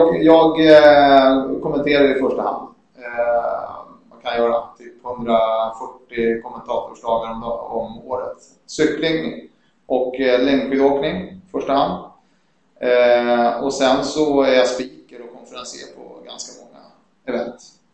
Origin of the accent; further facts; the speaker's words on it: Stockholm, Stockholm County, Sweden; also born or lived in Italy / Tyresö; det till Riksby som ligger nästgårds med Brommaplan kan man säga. Så där växte jag upp mina första 9 år. Och sen flyttade jag till Italien och vi bodde där i 3 år.